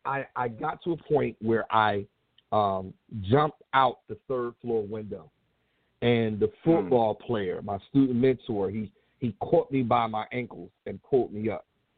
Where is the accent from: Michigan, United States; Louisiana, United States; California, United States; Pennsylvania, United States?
Pennsylvania, United States; Philadelphia; So, you know, I grew up right in Philly, you know, at St. Benedict's, you know, Roman Catholic Church.